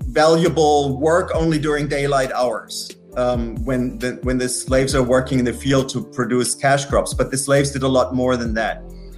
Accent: Germany; English is a second language; as you can hear from my accent, that I'm originally from Germany, and I grew up with the Holocaust being talked about in every single school subject. And I always felt ashamed about being German.

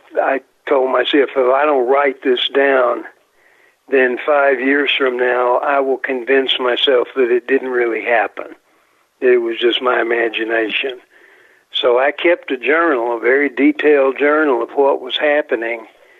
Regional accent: Nashville, Tennessee, United States; Sometimes I'm from Nashville, and I don't know if you're familiar with the Bell Witch.

